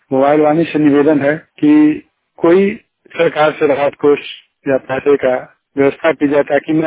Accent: Jakhania, Uttar Pradesh, India; ग्राम निराधा … जखनिया तहसील का रहने वाला हूँ।

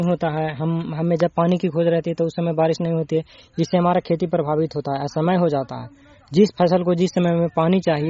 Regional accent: Nursarai, Bihar, India; मैं नूरसराय से हूँ।

